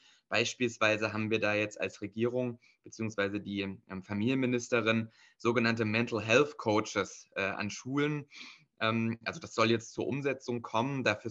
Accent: Schleswig-Holstein, Germany; In Schleswig-Holstein, wo ich herkomme, gibt es dafür auf jeden Fall Unterstützung.

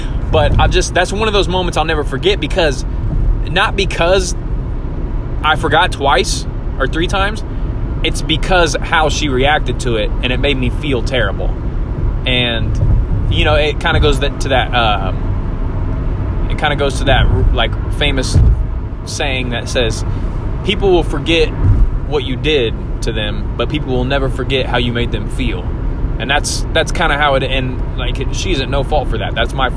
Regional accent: Terre Haute, Indiana, United States; I remember this one specific time that I was working at Monocle's Pizza in Terre Haute, Indiana, my hometown.

